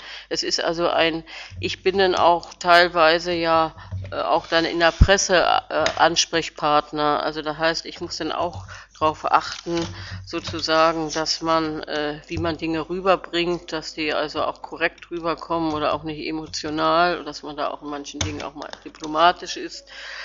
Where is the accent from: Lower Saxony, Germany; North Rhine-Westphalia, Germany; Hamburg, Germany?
Hamburg, Germany; born there; now in Rostock, Germany; obwohl ich ja gebürtige Hamburgerin bin, fremd